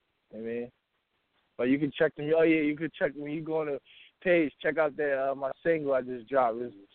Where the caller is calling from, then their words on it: Philadelphia, Pennsylvania, United States; Rally, yo. Philly, man.